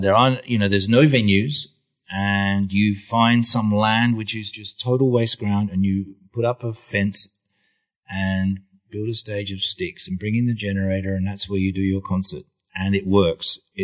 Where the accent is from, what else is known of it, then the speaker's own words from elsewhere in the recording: Australia; You know, I grew up in Australia in the '60s, and it was the age of the Vietnam War.